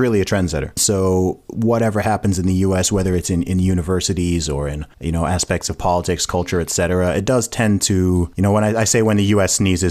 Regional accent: Saudi Arabia; I grew up in Saudi Arabia

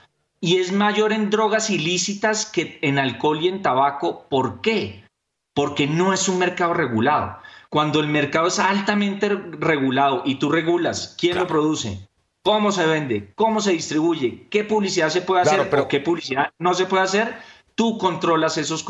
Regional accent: Colombia; por qué nosotros como colombianos empezamos a plantearnos esto

